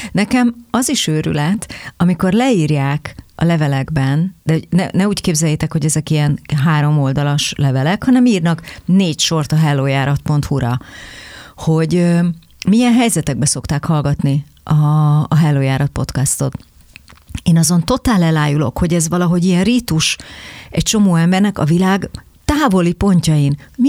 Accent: Budapest, Hungary; amikor nyáron otthon, Pesten felmentem a boltunkba

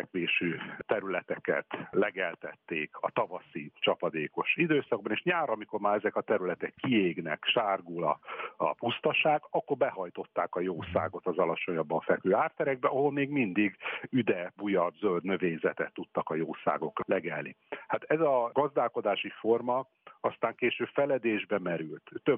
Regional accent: Szarvas, Békés, Hungary; Például ugye, hogy említettem, hogy szarvasi vagyok.

